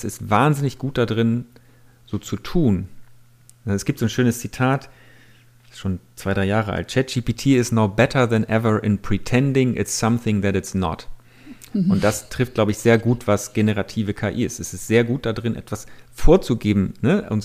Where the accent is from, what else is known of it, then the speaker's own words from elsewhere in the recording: Bremen, Germany; ich komme aus Bremen, in der Heimat.